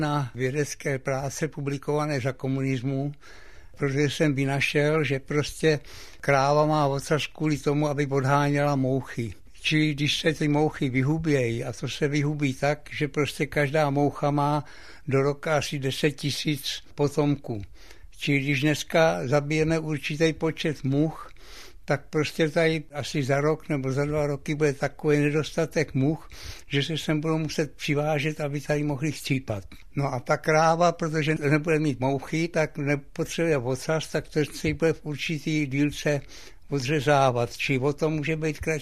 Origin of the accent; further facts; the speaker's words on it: Sobotka, Liberec Region, Czechia; born there; Narodil jsem se v Sobotce a máme tady starou tradici, protože první známý předek je … to byl tesař, který stavěl Humprecht v 17. století. A od té doby v Sobotce i v okolí jsme tady usazení.